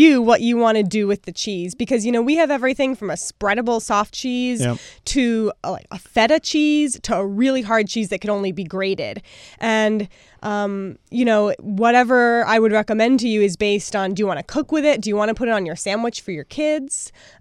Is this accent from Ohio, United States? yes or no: no; Brooklyn, New York, United States; I grew up in Brooklyn, actually. Never thought I would be a farmer. Didn't know what a farmer was.